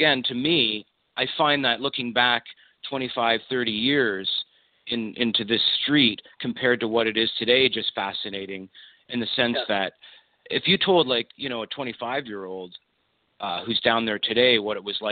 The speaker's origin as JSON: {"language": "English", "town": "Windsor", "region": "Ontario", "country": "Canada", "tie": "born or raised there", "also_born_or_lived": "Detroit, United States", "said": "where I grew up in Windsor and Detroit, probably similar to Milwaukee"}